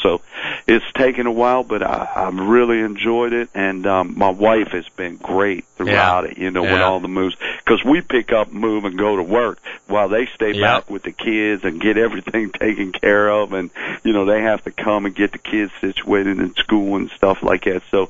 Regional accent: Pennsylvania, United States; Yeah, I know I don't sound like I'm from Pennsylvania, but, you know, I am. I'm a steelworker's son, you know.

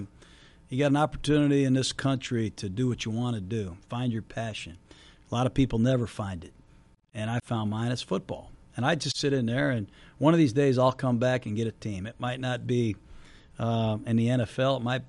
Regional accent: South Bend, Indiana, United States; born or raised there

